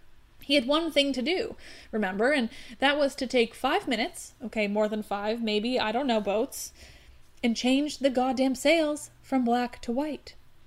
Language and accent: English; Canada; I don't know. I'm Canadian.